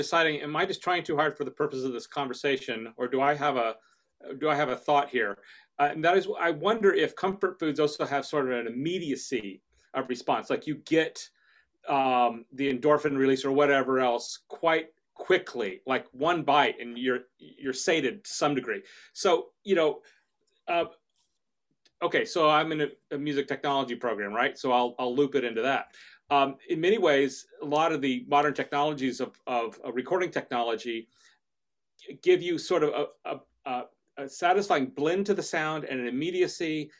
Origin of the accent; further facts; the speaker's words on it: Texas, United States; now in Indianapolis, United States; Oh, by growing up in Texas, country fried steak, fried okra, mashed potatoes, and way too much gravy.